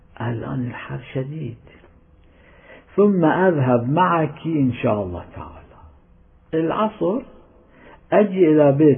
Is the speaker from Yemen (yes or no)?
no; Iraq; كان عندنا في العراق